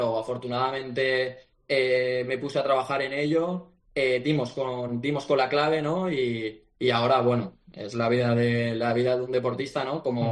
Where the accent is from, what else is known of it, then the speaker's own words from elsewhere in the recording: Valencia, Valencian Community, Spain; Valencia es mi casa, ¿no? Y además que soy valenciano. Y bueno, viví allí, estuve allí 14 años, estuve muchísimo tiempo, como te he dicho antes, prácticamente toda mi vida.